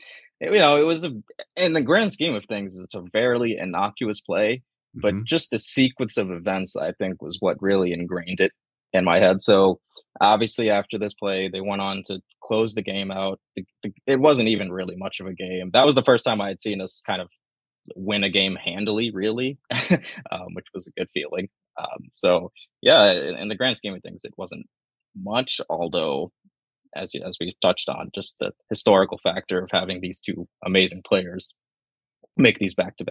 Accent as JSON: {"language": "English", "region": "Nairobi", "country": "Kenya", "tie": "born or raised there", "said": "I'm from Kenya, Nairobi, Kenya. Mm-hmm. That's where I was born."}